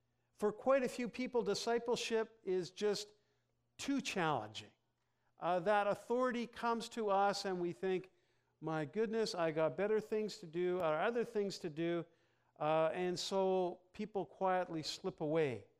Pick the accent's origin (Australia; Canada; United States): Canada; I'm Canadian, right?